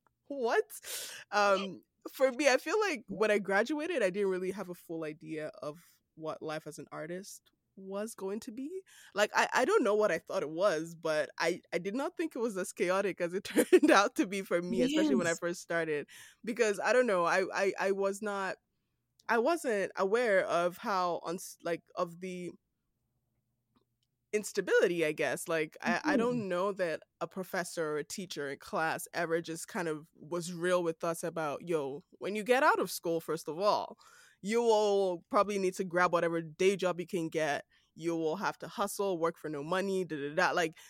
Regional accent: Nigeria; now in Canada; I'm a Nigerian based here in Canada.

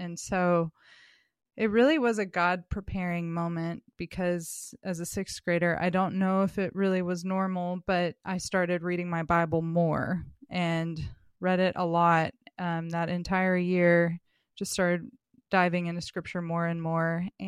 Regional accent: California, United States; born there; accent: British; also born or lived in England; So I was born in California at Edwards Air Force Base. And then the first place I remember is England. We moved there and he was an exchange test pilot in the Royal Air Force. So early childhood was in England. I had a British accent when I was little.

